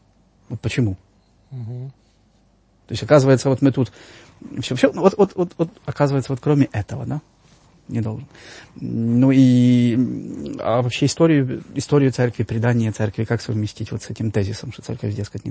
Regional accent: Ivano-Frankivsk Oblast, Ukraine; это из Киева к моей малой родине. Ну, Франковщина, это те же самые 650 километров.

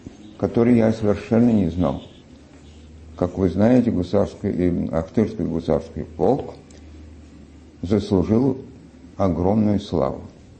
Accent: Simbirsk, Ulyanovsk Oblast, Russia; Я родился в Симбирске. Там кончил гимназию.

